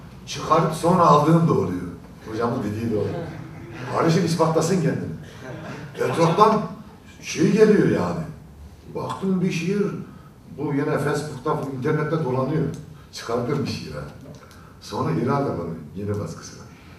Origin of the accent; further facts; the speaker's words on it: Hatay, Turkey; Şimdi bu isim bizim oralarda vardır. Hatay ve Çukurova çevresinde erkek çocuğu olmayanlar Hatay Kırıkan'da